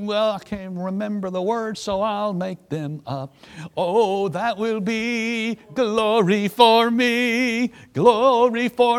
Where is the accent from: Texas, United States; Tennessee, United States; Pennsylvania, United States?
Tennessee, United States; Memphis; I'm from Memphis, Tennessee, so I'm a Southerner.